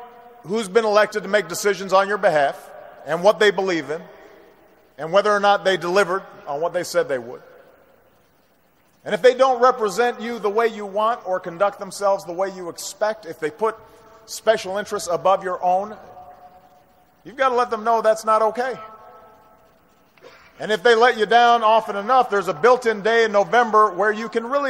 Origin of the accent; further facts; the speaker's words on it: Illinois, United States; another politician from my home state of Illinois